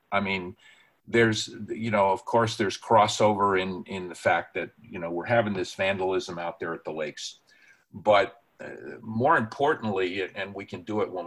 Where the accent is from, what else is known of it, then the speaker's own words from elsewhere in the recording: New York, United States; I come from New York.